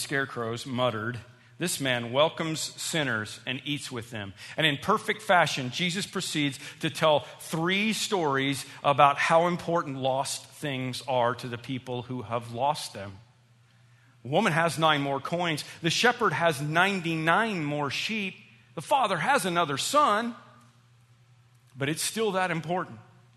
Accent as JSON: {"language": "English", "region": "Illinois", "country": "United States", "said": "Remember, I'm from Illinois, not Colorado, okay?"}